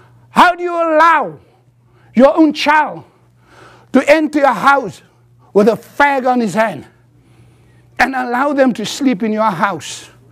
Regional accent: South Africa; But living in South Africa today, as a South African citizen, I can do so winning anytime.

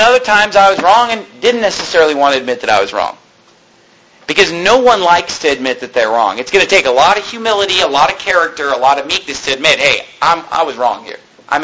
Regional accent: California, United States; Because I was raised in California.

